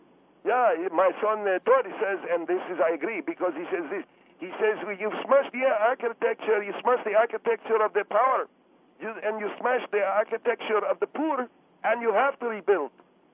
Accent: Alexandria, Alexandria Governorate, Egypt; moved away; it reminded me of places I grew up in Egypt, you know, Alexandria, the different neighborhood.

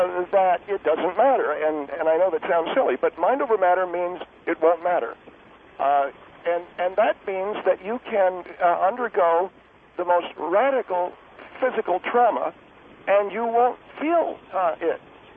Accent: Bronx, New York, United States; now in Las Vegas, United States; We come from originally from the Bronx, from Las Vegas.

